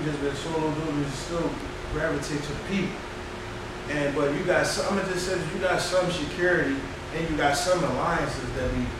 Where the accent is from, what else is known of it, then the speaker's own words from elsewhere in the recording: Philadelphia, Pennsylvania, United States; I've been out of my, I'm from Philadelphia.